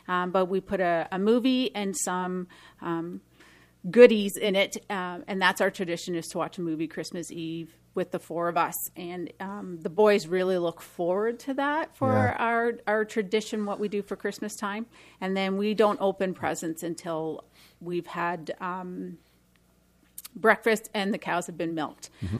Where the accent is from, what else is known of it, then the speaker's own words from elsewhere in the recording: Stevensville, Ontario, Canada; I grew up near the Buffalo border in a little town just outside of Niagara Falls called Stevensville